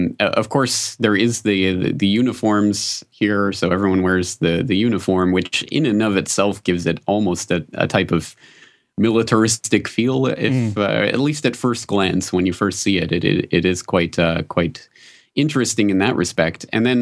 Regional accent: Canada; now in Japan; what that taught me about my own public school experience growing up in Canada

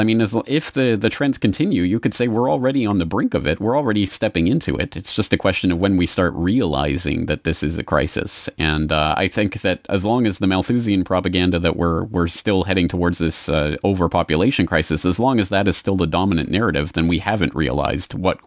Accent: Canada; I'm from Canada. It's a huge country, but only 30 million people.

